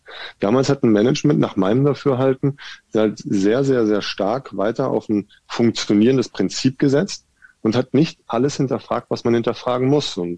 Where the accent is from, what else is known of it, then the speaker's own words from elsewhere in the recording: North Rhine-Westphalia, Germany; now in Nuremberg, Germany; ich komme ja aus dem Ruhrgebiet und bin nach Nürnberg gekommen.